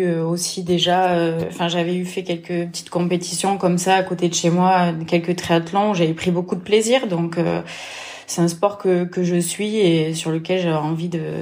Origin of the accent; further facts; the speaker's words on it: Occitanie, France; born there; Je suis née en Lozère, donc on a un beau coin pour aller s'entraîner à l'extérieur.